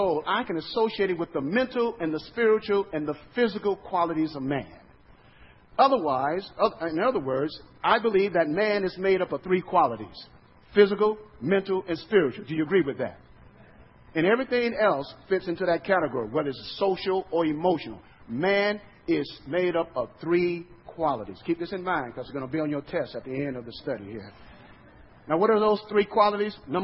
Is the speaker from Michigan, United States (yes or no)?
no; Chicago, Illinois, United States; also born or lived in Southern US; I remember, even though I'm from Chicago, I was born in the South, and I was a young man, and I remember my mother used to raise chickens.